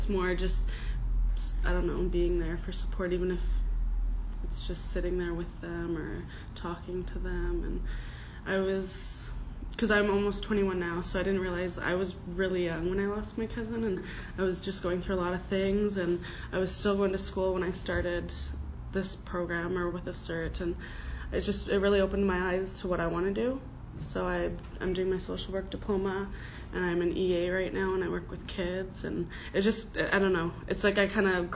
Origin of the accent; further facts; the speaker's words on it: Sumas, Washington, United States; I'm from Sumas, and there's been a train of suicides for a long time, so I feel like this helped me better understand where my community was coming from.